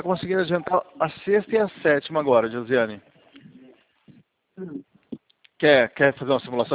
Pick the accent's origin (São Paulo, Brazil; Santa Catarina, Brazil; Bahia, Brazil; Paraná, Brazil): São Paulo, Brazil; Eu sou aqui do interior de São Paulo